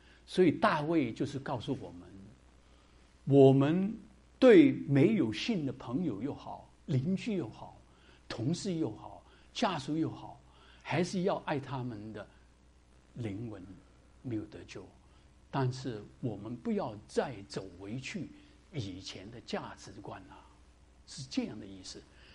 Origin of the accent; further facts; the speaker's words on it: Guangdong, China; 我们广东人叫红山鱼哈